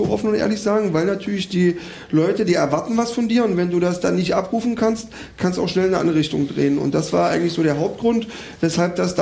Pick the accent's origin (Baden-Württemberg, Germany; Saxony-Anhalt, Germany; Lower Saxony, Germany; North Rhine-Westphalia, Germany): Saxony-Anhalt, Germany; Halberstadt; Ich komme ja aus der Region, ich komme aus Halberstadt, das ist nur eine halbe Stunde entfernt von Magdeburg.